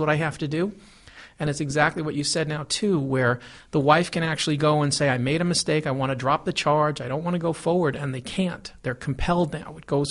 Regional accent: New York, United States; And when I grew up in New York, the drinking age was 18.

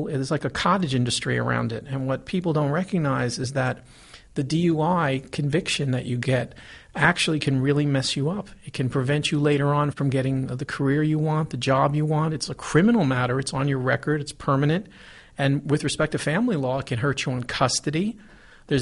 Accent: New York, United States; And when I grew up in New York, the drinking age was 18.

